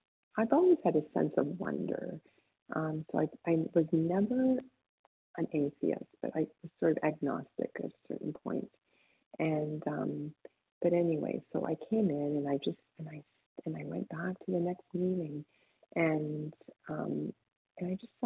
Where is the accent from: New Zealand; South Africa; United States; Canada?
Canada; Toronto, Ontario; I'm from Toronto, Canada.